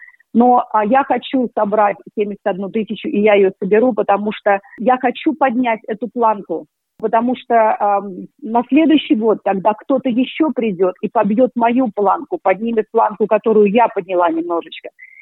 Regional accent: Russia; Я горда вообще тем, что я родилась и выросла в России, что я русский человек

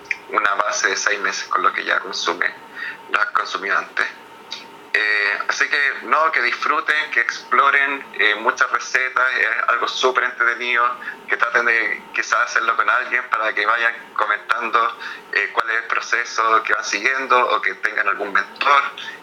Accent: Chile; yo siempre jugué fútbol como buen chileno, estando acá

